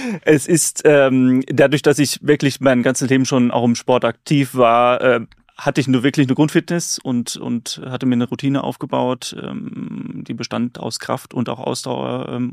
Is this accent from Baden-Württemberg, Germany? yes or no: no; Hesse, Germany; ich komme aus dem Rhein-Main-Gebiet